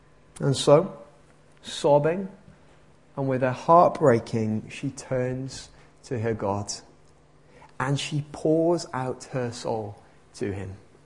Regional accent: United Kingdom; As British people, we're fantastic at putting on a face, aren't we?

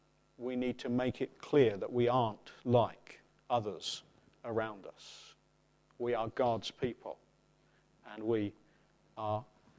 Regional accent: England, United Kingdom; We're British folk, aren't we? Or I should say English, you know, stiff upper lip.

